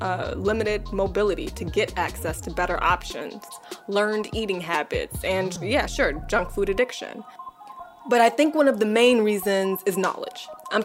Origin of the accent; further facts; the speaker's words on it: Midwest, United States; I'm from the Midwest, and we grew up in a home where my stepfather and brother would go deer hunting this time of year